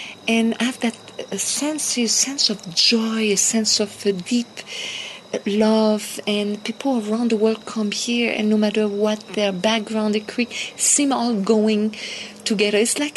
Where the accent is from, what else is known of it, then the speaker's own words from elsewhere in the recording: Montreal, Quebec, Canada; first language French; English is a second language; In French, because I'm French speaking from Montreal